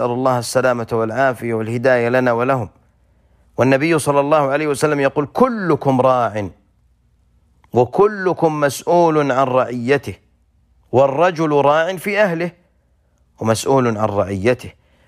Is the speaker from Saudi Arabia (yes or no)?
yes; Saudi Arabia; بل إن في بلادنا المملكة العربية السعودية